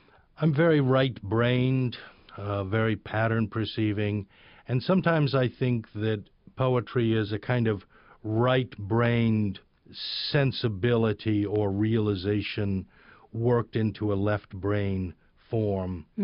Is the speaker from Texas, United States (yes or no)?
yes; Beaumont, Texas, United States; also born or lived in New Orleans, United States; Well, I was born in the French Quarter of New Orleans. I was originally raised by my mother and my grandmother. My mother had to run away at a certain point from my grandmother and took me to Beaumont, Texas